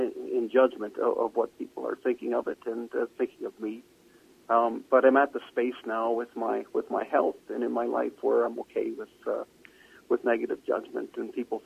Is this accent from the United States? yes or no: no; Canada; And really, as a Canadian, living through 10 years of the Afghan War, for people like me, it was enormously personal.